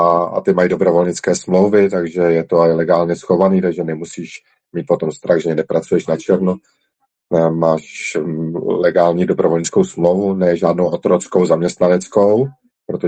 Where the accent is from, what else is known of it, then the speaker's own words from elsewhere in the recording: Liberec, Liberec Region, Czechia; já jsem původně z Liberce, nebo z dědiny u Liberce.